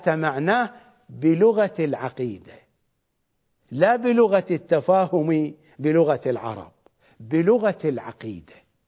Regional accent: Iraq; accent: Iraqi; والسباريت بلغتنا ولهجتنا الشعبية العراقية السرابيت

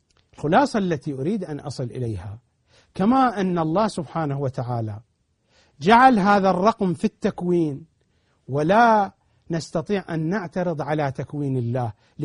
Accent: Iraq; accent: Iraqi; وفي لهجتنا العراقية نسميها الدرزن، بأكثر اللهجات العربية يقولون عنها دزينة

